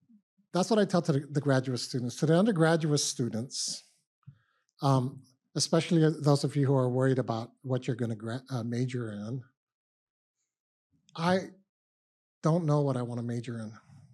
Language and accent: English; Guam; My maternal lineage is to Pohnpei Island, but I grew up in Guam.